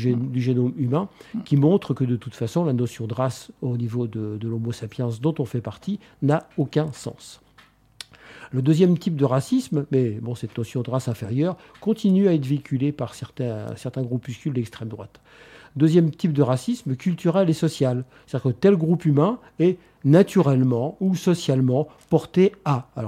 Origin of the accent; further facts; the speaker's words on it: Lyon, Auvergne-Rhône-Alpes, France; je suis française, je viens des Minguettes, de Lyon, enfin, etc. Point. Ma famille est française.